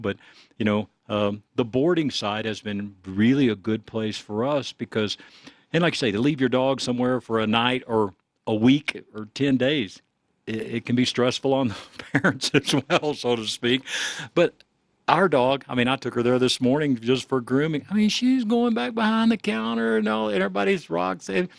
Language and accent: English; Texas, United States; Now, I grew up in Texas.